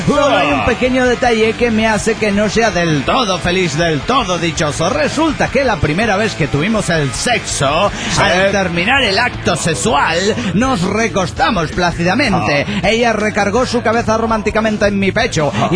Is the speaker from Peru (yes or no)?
yes; Peru; now in Tampa, United States; que resido en Tampa, Florida, ahora vine a mi tierra natal.